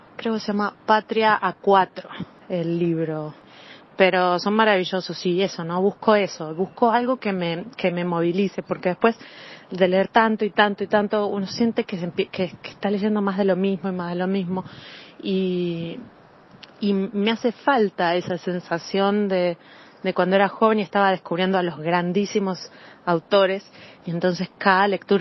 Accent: Montevideo, Uruguay; yo, si bien crecí en El Cordón, hace muchos años que ya mi madre vive en Ciudad Vieja

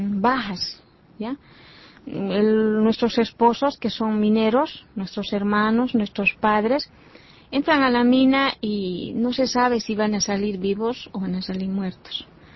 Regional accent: Potosí, Bolivia; somos del sur de Potosí, uh-huh. De la provincia Subchichas, de la segunda sección, que es Atocha. Entonces, ajá, ahí vivimos.

